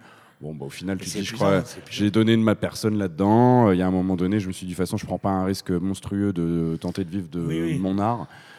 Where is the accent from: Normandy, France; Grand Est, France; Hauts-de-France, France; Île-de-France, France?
Grand Est, France; now in Avignon, France; Moi, je viens du Nord-Est à la base, donc à côté de Reims. Ouais. Et ça fait 15 ans maintenant que je vis sur Avignon.